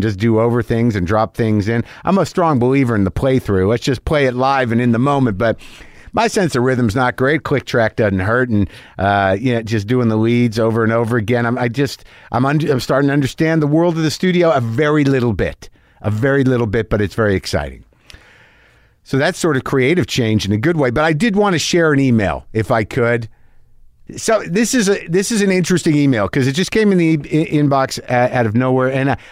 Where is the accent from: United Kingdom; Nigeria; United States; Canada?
Canada; Sudbury, Ontario; I'm from Canada, specifically a small town called Sudbury.